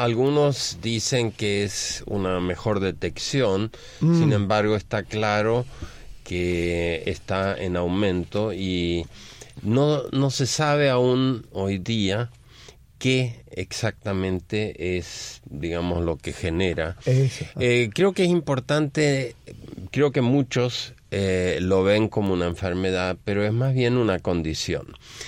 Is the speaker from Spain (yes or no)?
no; Stockholm, Stockholm County, Sweden; born there; Spanish is a second language; Nací en Suecia, pero un país frío, al final de la civilización.